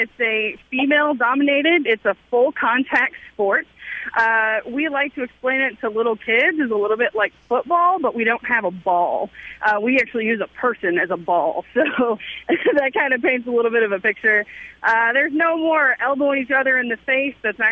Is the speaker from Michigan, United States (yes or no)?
no; Minnesota, United States; I'm not from Texas. I'm a Minnesotan